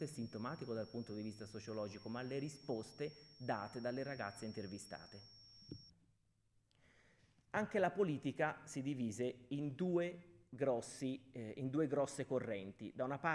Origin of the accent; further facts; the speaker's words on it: Florence, Tuscany, Italy; accent: Florentine; l'alluvione di Firenze, la mia città, probabilmente il mio accento denota una certa fiorentinità di cui vado assolutamente fiero.